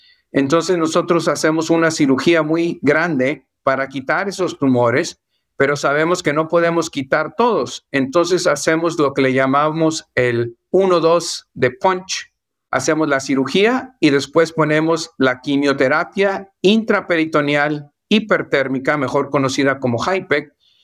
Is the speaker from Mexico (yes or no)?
yes; Mexico; moved away as an adult; Yo vine de México